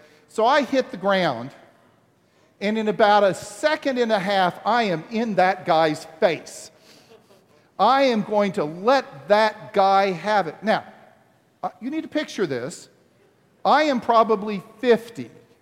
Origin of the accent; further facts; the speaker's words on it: the South, United States; Now see, I grew up in the South. We didn't play hockey.